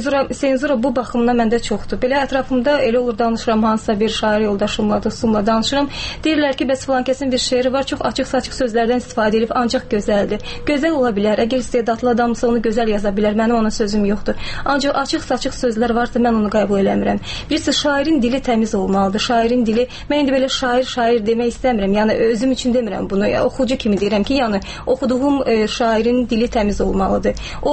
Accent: Ganja, Azerbaijan; moved away; Bir də ki, mən gəncəliyəm, biraz mən burada 6 ildə ailə həyatı qurmuşam. Uşam burada yaşayıram.

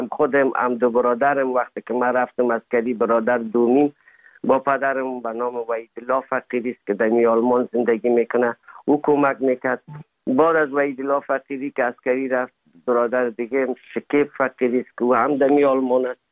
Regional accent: Afghanistan; now in Germany; زمانی که ما از افغانستان آمدیم

